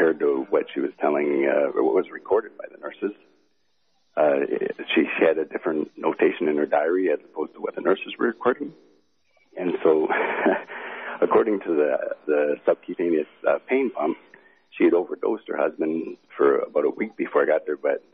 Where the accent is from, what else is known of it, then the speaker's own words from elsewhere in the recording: Ontario, Canada; So anyways, I'm a nurse from Ontario.